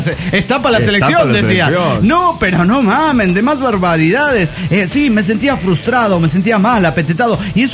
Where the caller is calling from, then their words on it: Dallas, Texas, United States; de Dallas, Texas.